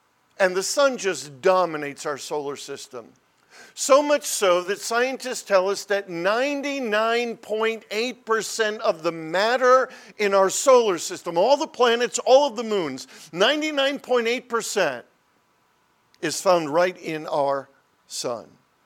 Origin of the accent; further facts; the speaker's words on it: United States; has always been difficult for us as Americans to get our minds around. As American people, we have always been resistant to the idea that someone is ruling over us.